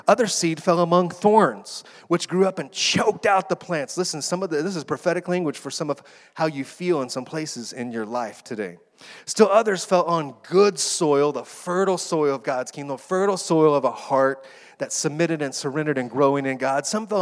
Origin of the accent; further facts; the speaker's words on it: Texas, United States; Like, I grew up in the Texas Panhandle chasing storms, you know, and in the Texas Panhandle, it's as flat, and you can see as far as the eye can see.